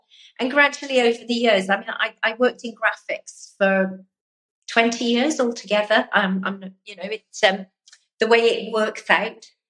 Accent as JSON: {"language": "English", "region": "Wales", "country": "United Kingdom", "tie": "born or raised there", "said": "because I grew up on the Gower Peninsula, very small village on the Gower Peninsula"}